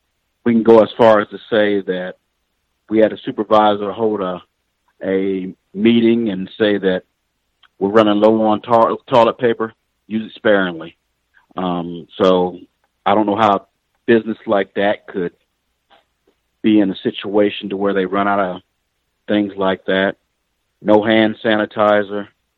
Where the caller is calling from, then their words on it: Columbus, Ohio, United States; But anyway, I'm calling from the capital city in Columbus.